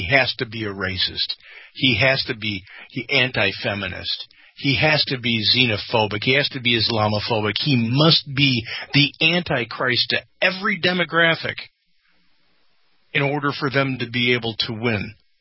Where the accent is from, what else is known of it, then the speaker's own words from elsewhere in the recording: Chicago, Illinois, United States; Believe me, I'm from Chicago. I understand that.